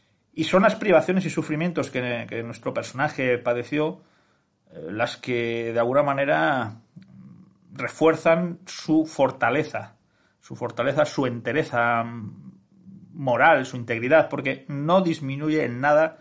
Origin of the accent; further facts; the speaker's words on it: Santander, Cantabria, Spain; Yo que soy de Santander, pues todos sabemos en Santander lo que hicieron